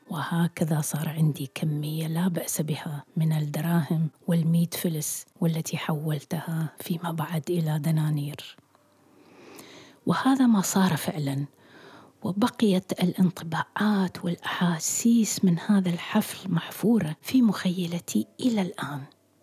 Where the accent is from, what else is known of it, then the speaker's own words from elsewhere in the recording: Iraq; moved away as an adult; تذكروا كيف كنت أفكر حين هاجرت أو هربت من العراق، بالضبط كما يفكر الآلاف من الناس المهاجرين، بأنني سأعود قريبا لوطني